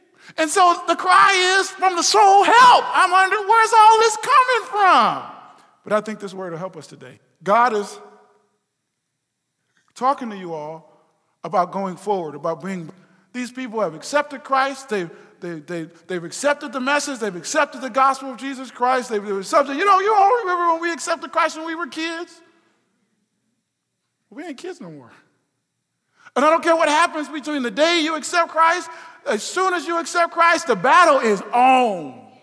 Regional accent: Ohio, United States; No, listen, I'm from Ohio.

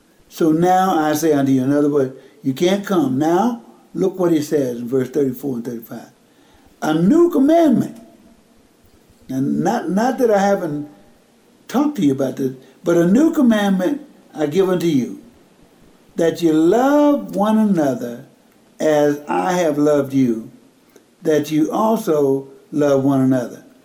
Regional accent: Mississippi, United States; when I grew up in Mississippi, during the month of about November, we would have what we call killing or butchering the pork.

